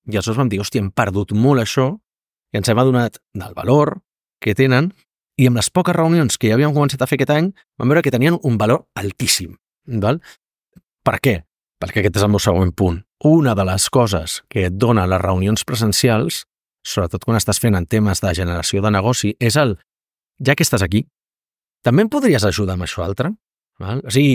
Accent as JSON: {"language": "Catalan", "region": "Catalonia", "country": "Spain", "said": "som catalans"}